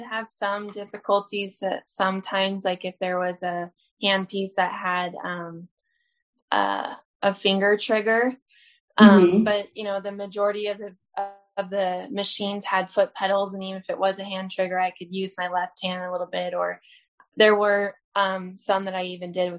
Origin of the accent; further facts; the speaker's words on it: Queen Creek, Arizona, United States; I am from Queen Creek, Arizona, and I live in the East Valley.